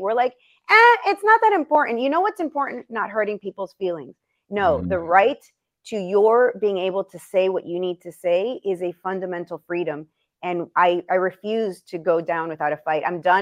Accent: United States; born there; also born or lived in Venezuela; I was actually born in the U.S. My parents were both born and raised in Cuba.

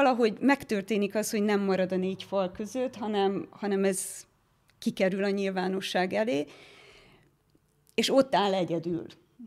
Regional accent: Sângeorgiu de Pădure, Mureș County, Romania; És én egy munkás családból származom, és Nyáradszeredában nőttem fel.

